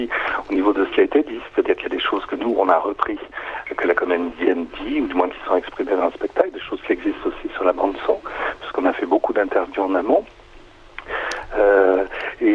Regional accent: Provence-Alpes-Côte d'Azur, France; qui est aussi notre territoire puisqu'on est aussi des Alpes de Haute-Provence

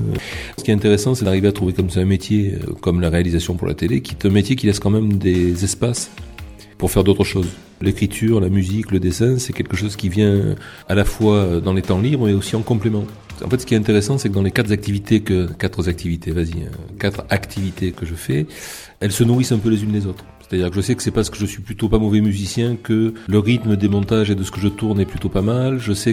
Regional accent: Marseille, Provence-Alpes-Côte d'Azur, France; born there; je peux raconter que je suis né à Marseille.

